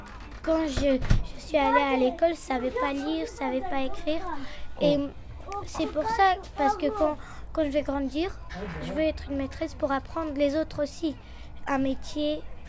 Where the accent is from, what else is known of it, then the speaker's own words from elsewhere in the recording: Paris, Île-de-France, France; born there; Je suis née à Paris.